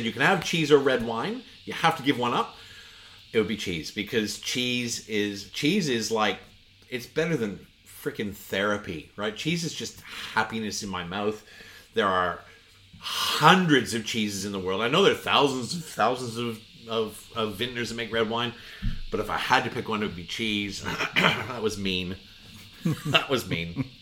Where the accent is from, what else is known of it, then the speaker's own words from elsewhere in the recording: Canada; I'm Canadian, and the number one meat we eat in Canada is pork.